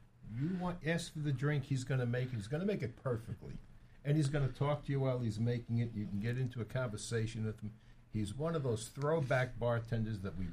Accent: East Coast, United States; Where we grew up on the East Coast, people looked at these jobs as careers.

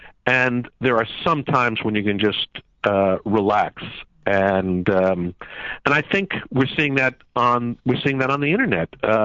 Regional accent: New York City, New York, United States; I think it has to do with growing up on the Lower East Side of New York in a family of immigrants.

